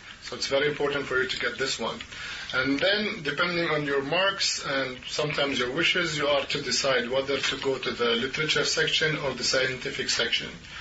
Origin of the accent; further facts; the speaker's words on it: Bethlehem, West Bank, Palestine; I was born and raised in Bethlehem.